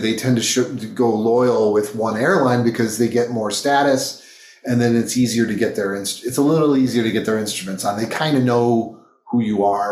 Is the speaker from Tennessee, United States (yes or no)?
no; Buffalo, New York, United States; I remember they came to Detroit because I'm from Buffalo